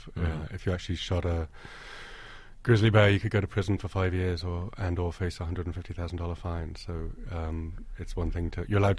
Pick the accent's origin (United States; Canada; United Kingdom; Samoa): United Kingdom; Liverpool, North West England; I grew up in Liverpool, and the Lake District was on the back door